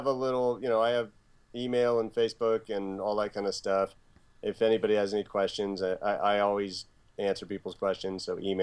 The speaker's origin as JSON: {"language": "English", "country": "Ireland", "said": "because I'm an Irish guy and I loved it."}